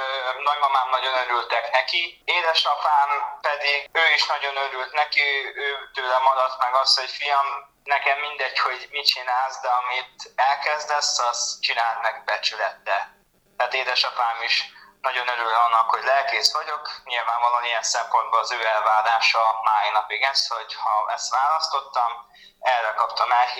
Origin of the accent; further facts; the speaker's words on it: Balmazújváros, Hajdú-Bihar, Hungary; Hozzá kell tennem, hogy én balmazővárosi származású vagyok, tehát ezek mind ott történtek.